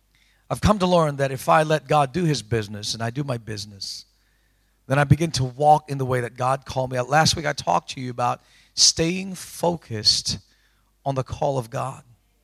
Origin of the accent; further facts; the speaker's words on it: Australia; You see, the Aussie mentality is that we're the Aussie bleeders.